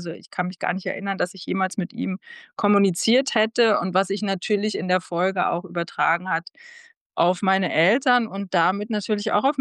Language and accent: German; Berlin, Germany; also ich bin Berlinerin.